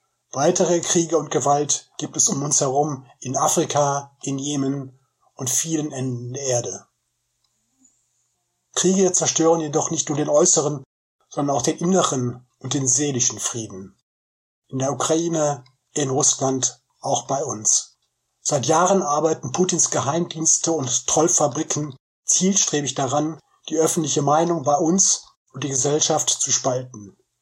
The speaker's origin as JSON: {"language": "German", "region": "Rhineland", "country": "Germany", "said": "als Rheinländer"}